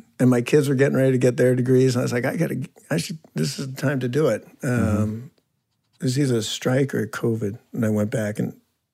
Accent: Modesto, California, United States; So I grew up in Modesto, and then I went to college in L.A.

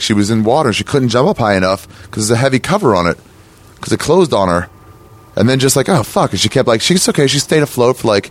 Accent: United States; now in Los Angeles, United States

